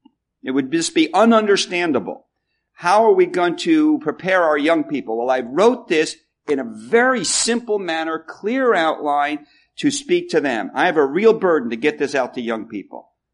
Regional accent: New Jersey, United States; can speak pure New Jerseyan and no silly person will come up to me after and say, well, where are you really from? I can just be myself.

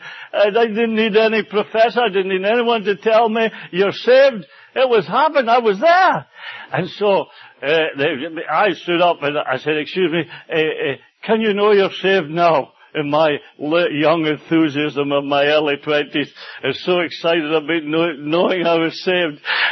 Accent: Aberdeen, Scotland, United Kingdom; I was at a meeting in Aberdeen, in my hometown in Scotland

